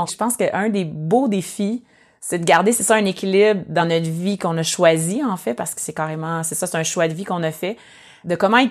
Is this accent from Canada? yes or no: yes; Creston, British Columbia, Canada; tu sais, français les deux, puis que moi, j'étais de Creston et tout ça.